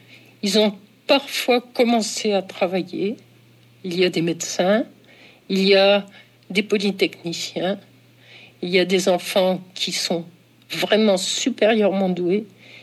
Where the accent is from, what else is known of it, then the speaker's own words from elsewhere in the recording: Grand Est, France; born there; Je suis née en Champagne, dans une famille bourgeoise de petits industriels, et je suis l'aînée de 5 enfants qui sont nés entre 1939 et 1954.